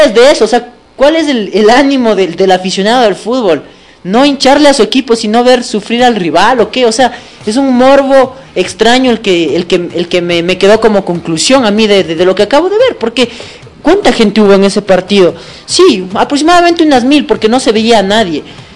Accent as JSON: {"language": "Spanish", "country": "Ecuador", "said": "me dejó leer mucho de cómo somos los ecuatorianos."}